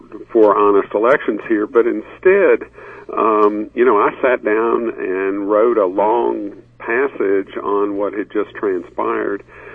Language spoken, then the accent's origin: English; Athens, Tennessee, United States; both my hometown paper here in my county, and bless their hearts, the Athens, Tennessee Daily Post Athenian